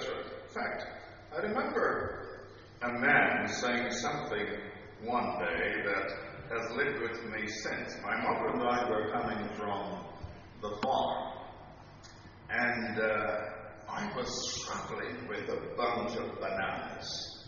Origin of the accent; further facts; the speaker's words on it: Portland Parish, Jamaica; when I grew up back in Portland, Jamaica